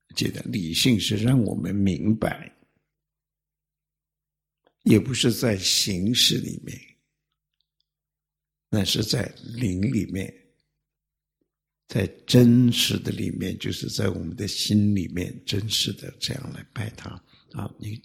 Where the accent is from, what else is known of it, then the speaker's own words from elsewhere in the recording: China; 这个汽车，我们中国人叫汽车，汽车